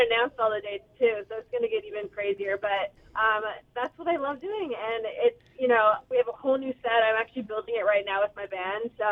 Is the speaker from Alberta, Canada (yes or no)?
yes; Medicine Hat, Alberta, Canada; Yeah, I mean, I grew up in Medicine Hat